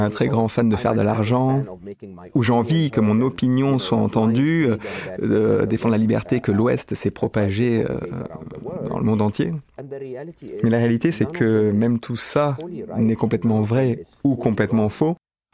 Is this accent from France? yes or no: no; Egypt; en grandissant en Égypte